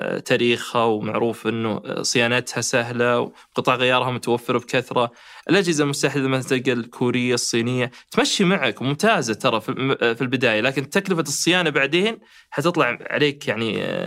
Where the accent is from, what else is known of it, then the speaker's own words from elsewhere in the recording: Saudi Arabia; لأنه ترى مخالفات التعقيم جدا صارمة عندنا في السعودية